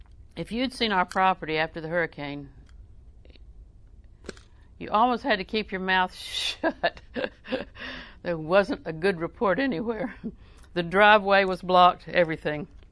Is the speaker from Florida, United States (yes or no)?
yes; Auburndale, Florida, United States; because I was raised in Auburndale.